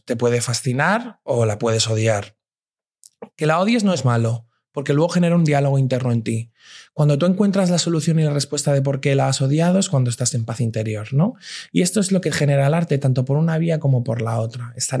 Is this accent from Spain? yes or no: yes; Valencia, Valencian Community, Spain; now in Madrid, Spain; Yo soy de Valencia. Yo soy de Valencia y me mudo al barrio de Justicia en Madrid.